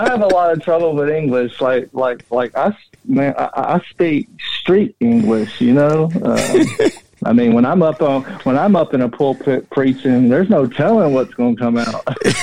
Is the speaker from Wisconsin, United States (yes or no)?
no; Nashville, Tennessee, United States; I grew up in South Nashville.